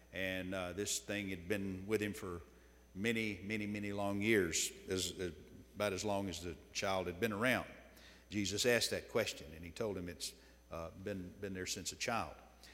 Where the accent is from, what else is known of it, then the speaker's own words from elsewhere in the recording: the South, United States; You know, we're all from the South.